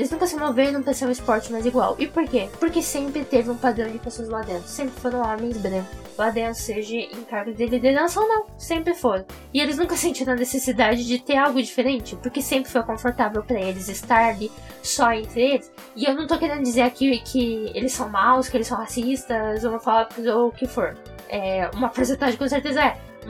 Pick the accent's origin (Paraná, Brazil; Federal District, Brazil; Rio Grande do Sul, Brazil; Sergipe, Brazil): Paraná, Brazil; Curitiba; eu sou de Curitiba, né? Eu estudei todo o meu ensino fundamental em colégio particular e também de universidade em universidades particulares.